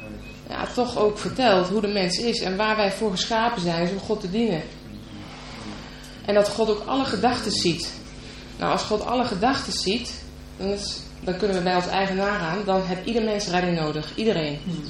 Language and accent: Dutch; Nijmegen, Gelderland, Netherlands; now in Betuwe, Netherlands; ik kom uit Nijmegen en daar is normaal in de Rooms-Katholieke kerk dat je eigenlijk ja, voor de vorm dat dan even doet. Toen ben ik verhuisd naar de Betuwe